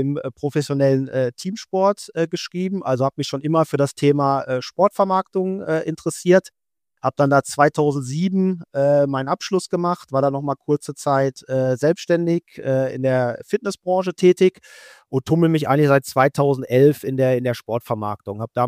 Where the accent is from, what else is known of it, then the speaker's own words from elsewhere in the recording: Bochum, North Rhine-Westphalia, Germany; born there; ich bin mittlerweile 46 Jahre alt, komme gebürtig aus Bochum, habe damals an der Ruhr-Universität Sportwissenschaften studiert